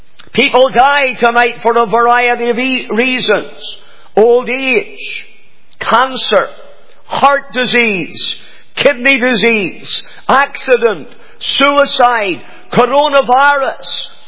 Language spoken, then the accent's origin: English; Banbridge, Northern Ireland, United Kingdom; born there; I was born in Vonbridge in County Down.